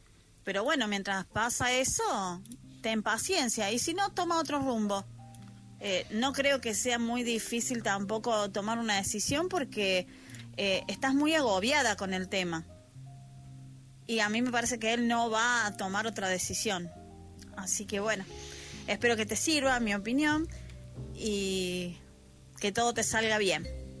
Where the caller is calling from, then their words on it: Argentina; desde Argentina